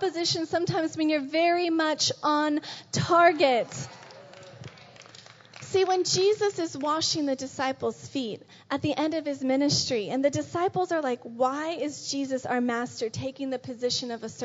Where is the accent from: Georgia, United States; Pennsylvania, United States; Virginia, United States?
Georgia, United States; Atlanta; When I was growing up in Atlanta, I did my best as a good Christian girl growing up in the South